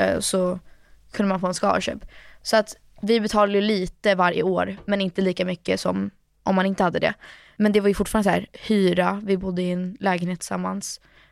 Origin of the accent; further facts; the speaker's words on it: Sweden; born there; Nej, alltså eftersom jag är svensk, jag är född här, jag vill ändå kunna någonting om landet liksom.